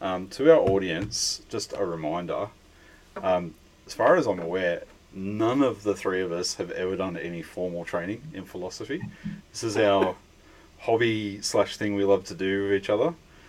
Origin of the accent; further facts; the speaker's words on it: Australia; accent: Australian; Maybe my Australian accent threw you off for a minute there.